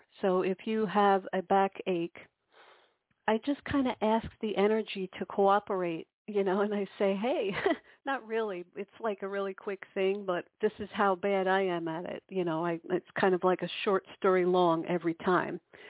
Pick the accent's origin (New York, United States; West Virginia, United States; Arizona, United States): New York, United States; As promised, it is Monday at 9 p.m. Eastern in New York. That's where I'm from.